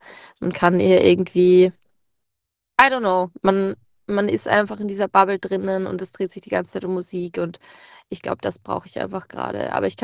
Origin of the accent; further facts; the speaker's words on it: Lower Austria, Austria; ich komme ja nicht direkt aus Wien. Ich sage immer, manchmal sage ich komme aus Wien, weil ich komme wirklich so an der Grenze zu Wien.